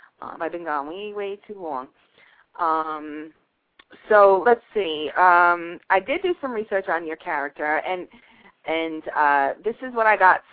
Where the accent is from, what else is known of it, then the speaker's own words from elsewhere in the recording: Yonkers, New York, United States; now in Florida, United States; And I live in Florida. So when I came up to New York, I'm from New York. I'm from Yonkers.